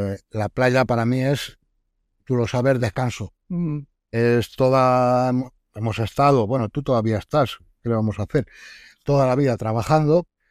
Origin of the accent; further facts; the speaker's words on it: Aranjuez, Community of Madrid, Spain; born there; soy nacido en Aranjuez